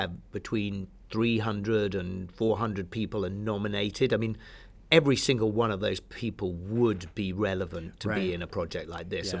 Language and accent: English; United Kingdom; I'm British and they're being educated in Britain.